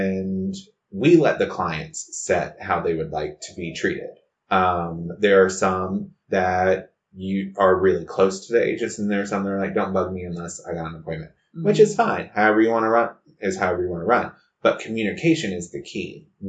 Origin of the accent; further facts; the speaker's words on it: New York, United States; I call it pushing because I come from New York.